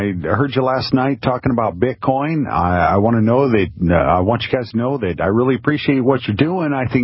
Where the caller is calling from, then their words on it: Lima, Peru; I'm calling from Lima, Peru.